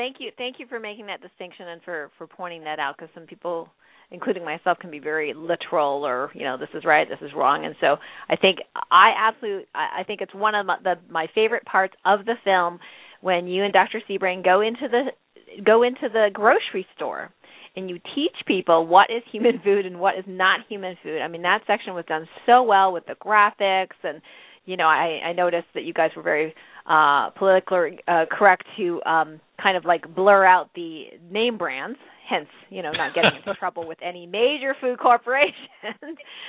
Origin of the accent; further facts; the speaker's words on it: Canada; And I'm originally from Canada